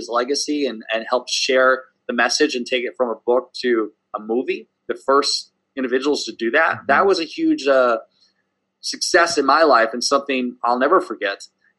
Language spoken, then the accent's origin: English; Des Moines, Iowa, United States; I had to come to my hometown area at the time. So Des Moines, Iowa